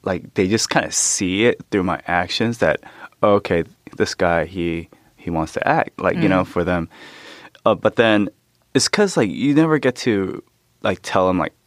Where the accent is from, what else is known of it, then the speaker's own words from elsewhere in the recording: Oakland, California, United States; also born or lived in Los Angeles; because I was born in Oakland, I grew up with, like, predominantly African-Americans. And I also grew up in L.A.